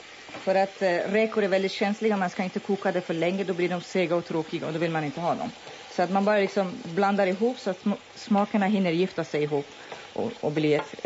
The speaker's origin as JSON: {"language": "Swedish", "country": "Iran", "said": "Och jag är faktiskt från södra Iran. Och då lever vi nära havet"}